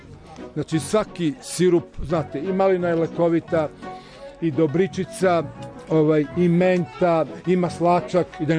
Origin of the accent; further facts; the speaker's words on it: Aleksinac, Southern and Eastern Serbia, Serbia; Ne, ja sam iz Aleksinca, ali je moja supruga odavde